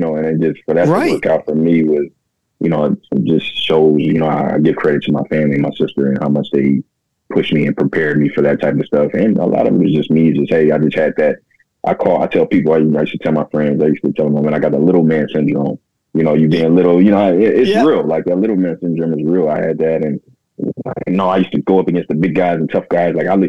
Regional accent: Houston, Texas, United States; You know, being growing up in Texas and Houston, you know, football is everything, you know?

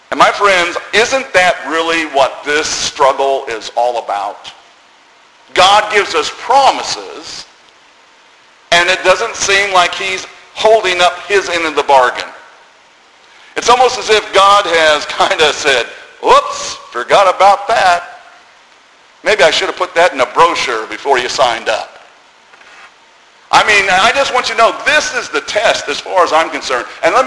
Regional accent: Boston, Massachusetts, United States; born there; also born or lived in Carolina / Florida / Chicago / San Diego; because my dad was in the Navy and I was born in Boston. I spent time in Carolina. I was down in Florida. I was up in Chicago. I was out in San Diego

